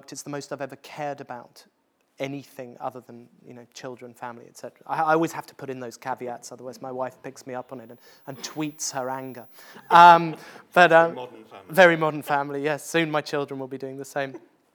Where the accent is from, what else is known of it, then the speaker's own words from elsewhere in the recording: Worthing, South East England, United Kingdom; I grew up in Worthing, which is, for those of you from outside of the UK, just a void.